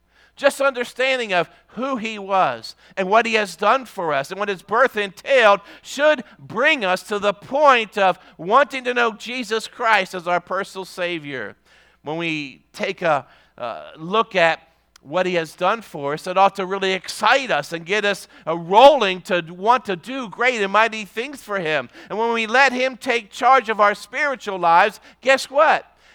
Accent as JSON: {"language": "English", "country": "United States", "said": "And I use America because I am from America and I'm an American."}